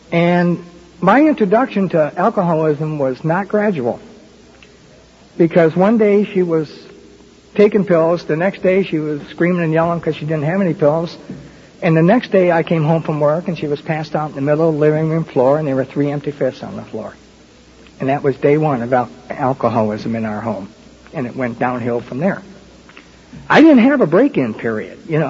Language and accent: English; Detroit, Michigan, United States; Then I got a job offer to move back to Detroit, my hometown, and we took that, and we moved back to Detroit